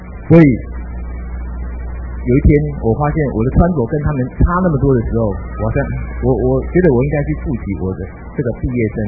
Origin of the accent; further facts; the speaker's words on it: Taiwan; 我是一个土生土长的这个所谓台湾的台湾音